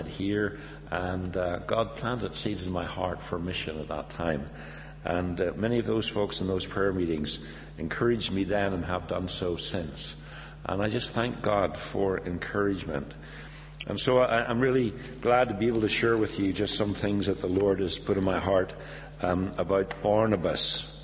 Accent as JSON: {"language": "English", "region": "Northern Ireland", "country": "United Kingdom", "accent": "Northern Irish", "said": "You'll hear from my accent that I'm from Northern Ireland"}